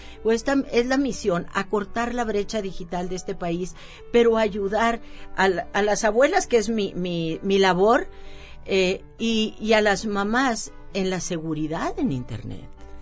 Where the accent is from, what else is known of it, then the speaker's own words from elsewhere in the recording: Monterrey, Nuevo León, Mexico; Soy de Monterrey.